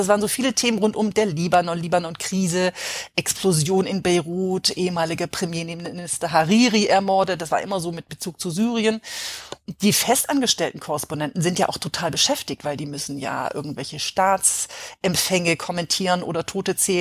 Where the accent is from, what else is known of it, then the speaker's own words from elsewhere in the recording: Southern Germany, Germany; born there; Deswegen bin ich auch aus Süddeutschland, wo ich geboren bin, nach Hamburg gegangen.